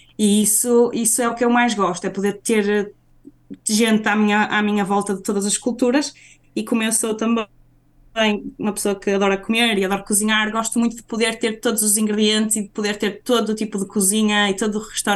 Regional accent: Braga, Portugal; now in Brussels, Belgium; As viagens a Bruxelas-Porto, como eu sou de Braga, são acessíveis

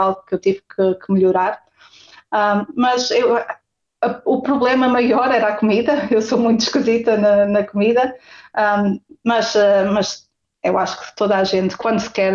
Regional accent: Covilhã, Centro, Portugal; Eu sou da Covilhã. Então, para mim também era tudo novo.

